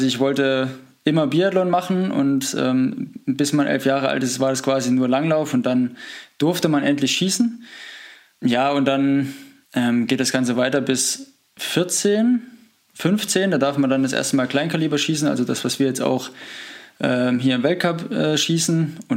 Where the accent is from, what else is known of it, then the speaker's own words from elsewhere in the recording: Frankenhain, Thuringia, Germany; Ich bin in Frankenhain aufgewachsen, unweit von Oberhof.